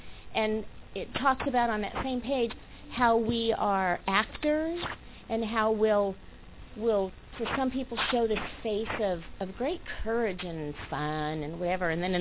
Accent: New York, United States; we went to New York and I'm from New York and there's, you know, all these people

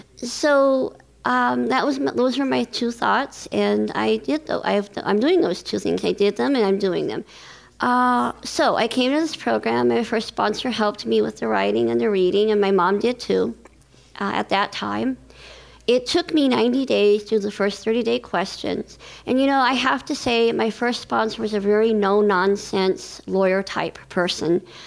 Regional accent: Los Angeles, California, United States; I'm a grateful compulsive eater, and I want to thank Paula, Ann, and Jan. And let's see, I'm from Los Angeles

